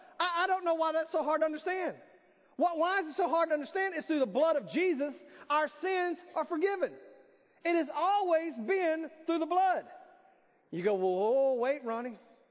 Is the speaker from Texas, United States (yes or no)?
yes; Texas, United States; and we're from Texas, so we say it like this